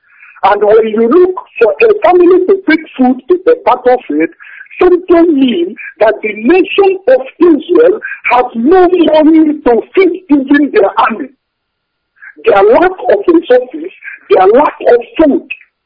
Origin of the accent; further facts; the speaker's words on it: Anambra, Nigeria; now in Malaysia; I'm calling from Malaysia. I'm from East Inurum, Basau Local Government, Anambra State, Biafra.